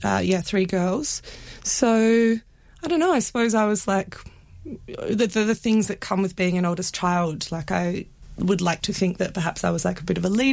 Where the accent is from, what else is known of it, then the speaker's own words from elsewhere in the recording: Fremantle, Western Australia, Australia; I grew up in Fremantle. I've got two younger sisters. We all went to school around there.